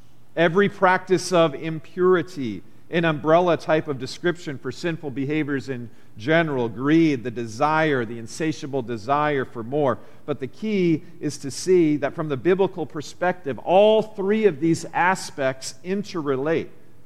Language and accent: English; Iowa, United States; I grew up in Iowa.